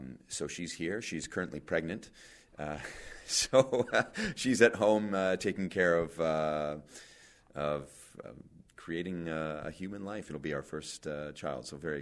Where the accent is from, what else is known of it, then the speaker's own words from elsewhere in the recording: Vancouver, British Columbia, Canada; we're from Vancouver originally.